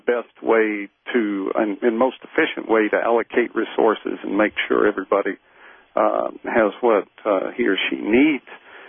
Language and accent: English; Georgia, United States; moved away as an adult; Well, actually, I grew up in Georgia and came to the Midwest on my 21st birthday, and have been here since then. But I grew up in a town of 30,000 or so didn't grow up on a farm.